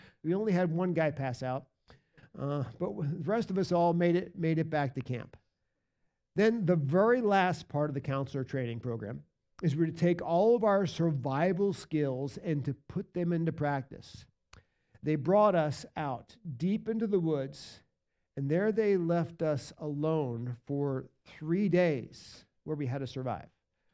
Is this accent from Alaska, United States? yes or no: no; New Jersey, United States; accent: Jersey; See, I grew up in New Jersey. I was a Jersey guy. That was my native tongue. That's the way we used to talk.